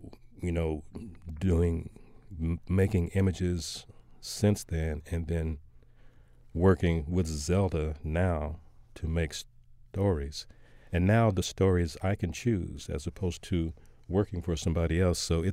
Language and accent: English; Iowa, United States; Back in, we're both from Iowa. And I did some on-air work in Iowa, and I did some on-air work in Miami.